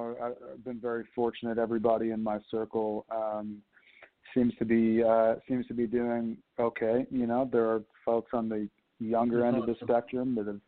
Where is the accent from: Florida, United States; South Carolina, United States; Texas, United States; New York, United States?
New York, United States; I mean, I'm from the New York area. I've been here my whole life. I'm in Williamsburg